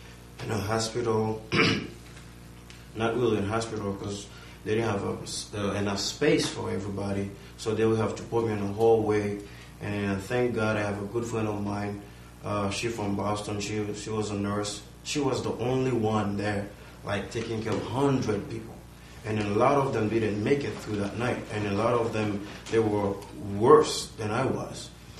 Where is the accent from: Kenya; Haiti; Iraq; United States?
Haiti; So as a young Haitian growing up in Haiti and then lives in Haiti still